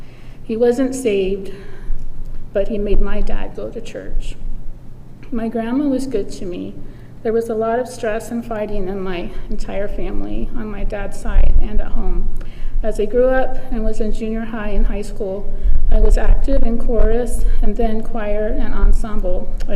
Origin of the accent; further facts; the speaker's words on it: Columbus, Ohio, United States; born there; I was born in Columbus, Ohio, and I was named after Jackie Kennedy.